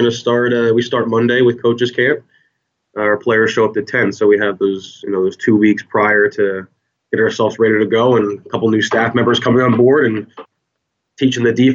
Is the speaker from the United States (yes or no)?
yes; New Jersey, United States; I'm from the Shore area, New Jersey.